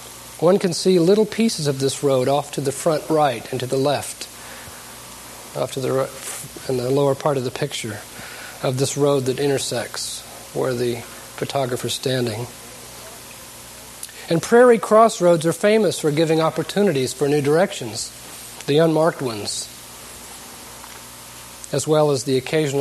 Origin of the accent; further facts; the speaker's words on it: Missouri, United States; For me, growing up in Missouri and spending time in Kansas, I can appreciate what a prairie is